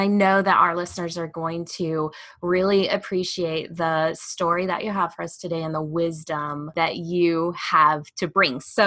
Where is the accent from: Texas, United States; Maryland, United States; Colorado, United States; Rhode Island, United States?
Colorado, United States; Actually, I grew up in Colorado, so I love it too.